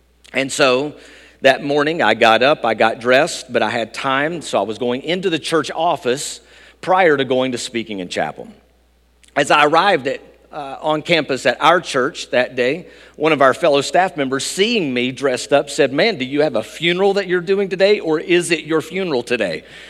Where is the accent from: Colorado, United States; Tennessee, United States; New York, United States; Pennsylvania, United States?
Tennessee, United States; You see, I grew up in East Tennessee, and East independent Baptist traditions are not uncommon.